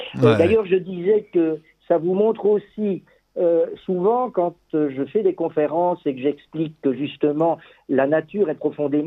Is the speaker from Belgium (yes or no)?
yes; Belgium; Si je prends l'exemple de mon pays d'origine, c'est-à-dire la Belgique